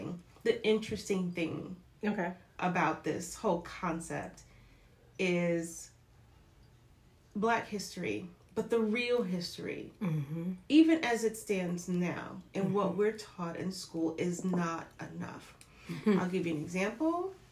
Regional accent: New York, United States; I'm a New Yorker. That's something New Yorkers might want to know.

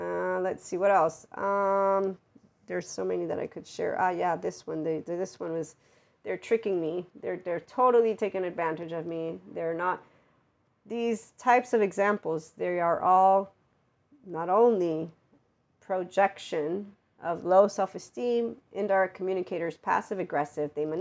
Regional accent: United States; To this day … because I'm American to my Italian friends.

